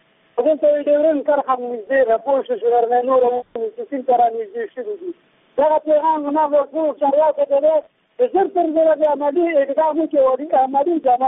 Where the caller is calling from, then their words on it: Nangarhar, Afghanistan; کوم د ننګرهار ولایت نه پسامات.